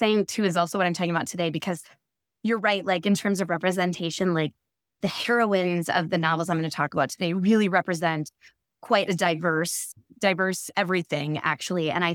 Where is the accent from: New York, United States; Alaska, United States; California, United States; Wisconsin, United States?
Wisconsin, United States; Milwaukee; And I'm actually born and raised in Milwaukee, and so I loved seeing the landscape through Matthew's eyes.